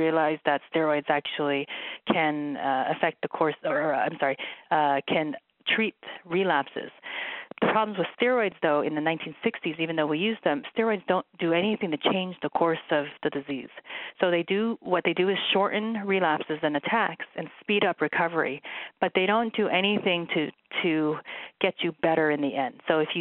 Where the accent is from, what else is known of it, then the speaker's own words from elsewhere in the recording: Bellingham, Washington, United States; I grew up in Bellingham, Washington, and I did my training in medical school as well as neurology residency at the University of Washington.